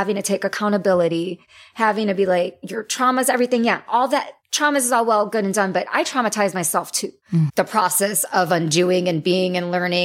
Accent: Wheaton, Illinois, United States; I grew up in Wheaton, Illinois, where there's this very cookie cutter version of what a Christian, quote unquote, good Christian woman should be.

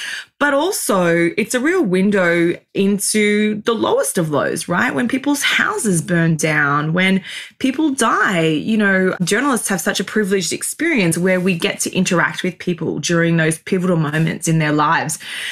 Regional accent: Australia; accent: Australian; I'm Australian, hence my accent

